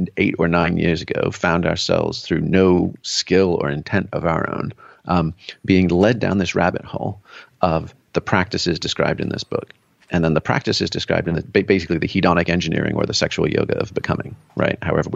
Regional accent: England, United Kingdom; a little bit like growing up in England, and like our house was like, you know, was built in the 15th century.

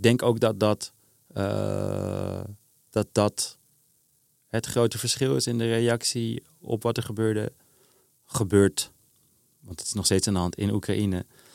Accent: Amsterdam, North Holland, Netherlands; Ja, of kan ik zeggen, ik ben Amsterdammer.

